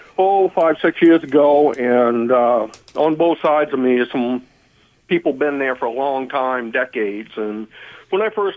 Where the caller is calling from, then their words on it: Skowhegan, Maine, United States; Hey, I'm calling from Skowhegan.